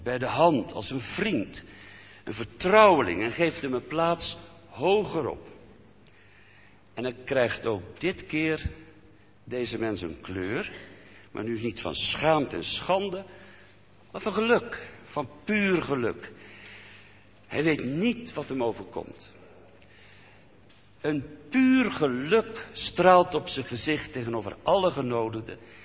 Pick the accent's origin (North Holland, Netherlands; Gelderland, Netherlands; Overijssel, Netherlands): Gelderland, Netherlands; Als Veluwnaar mag ik erbij zeggen dat bij de Veluwnaren dat soms heel moeilijk te zien is wat er van binnen leeft.